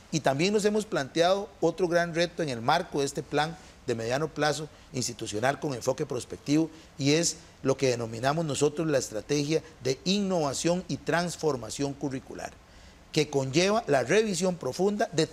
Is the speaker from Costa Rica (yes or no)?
yes; Costa Rica; El día que nosotros perdamos ese carácter como sociedad costarricense